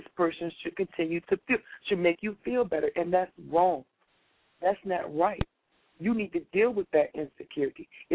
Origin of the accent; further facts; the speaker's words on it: Virginia, United States; I'm from Virginia, boo. I'm a little country.